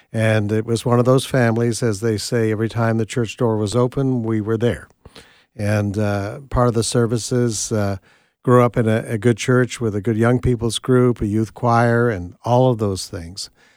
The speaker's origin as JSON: {"language": "English", "region": "Nova Scotia", "country": "Canada", "tie": "born or raised there", "lives_now": "Tupelo, United States", "said": "I grew up in Nova Scotia, Canada."}